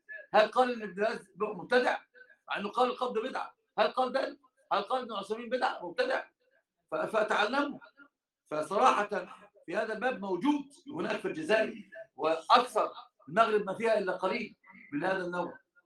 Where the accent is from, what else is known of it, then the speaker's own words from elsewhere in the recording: Upper Egypt, Egypt; واحنا معنا في الصعيد كلهم حته